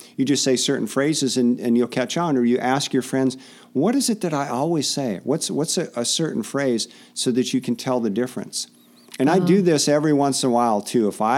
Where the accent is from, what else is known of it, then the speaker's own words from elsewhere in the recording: Fargo, North Dakota, United States; when I was a little kid growing up in Fargo, North Dakota, we had this big, thick picture Bible.